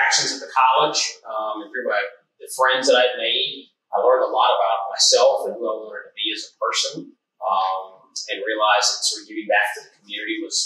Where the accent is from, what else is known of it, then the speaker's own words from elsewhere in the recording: San Antonio, Texas, United States; I was born in San Antonio, Texas, and lived there all of my life.